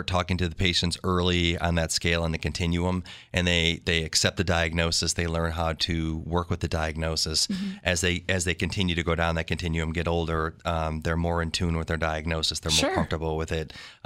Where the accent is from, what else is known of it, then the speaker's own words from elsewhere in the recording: Buffalo, New York, United States; I grew up in South Buffalo and, you know, we grew up in a small neighborhood before social media.